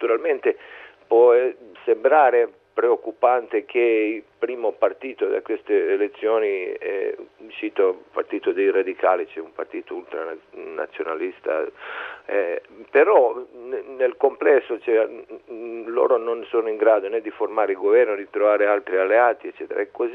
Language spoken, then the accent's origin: Italian; Montenegro; Italian is a second language; ricorderò prima di tutto l'indipendenza montenegrina, non solo perché si tratta di mio paese